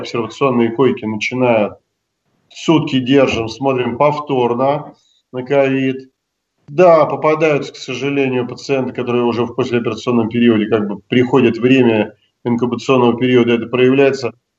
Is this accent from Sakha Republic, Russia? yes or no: no; Kostroma, Kostroma Oblast, Russia; Что я из Костромы, наш первый император, мы же с вами помним.